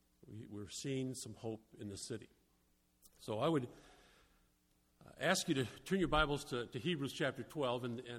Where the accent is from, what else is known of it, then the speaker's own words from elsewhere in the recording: Detroit, Michigan, United States; I did my time in Chicago, so the Lord blessed me with the opportunity to go to Detroit, my hometown.